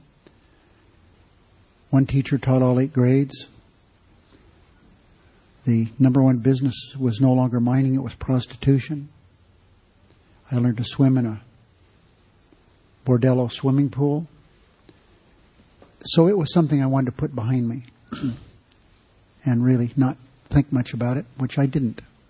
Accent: Searchlight, Nevada, United States; born there; One is when I was born in Searchlight. In the state of Nevada at that time, there were 100,000 people at the most.

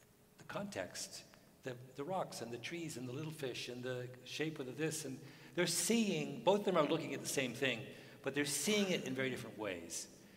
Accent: Canada; I mean, I'm a Canadian.

